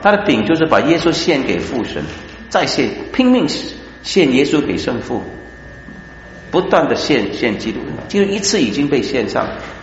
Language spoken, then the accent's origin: Chinese; China; 但是呢巴特我们中国人中间也有一些是不合乎圣经的离经的教导，这样讲比较稳妥一点。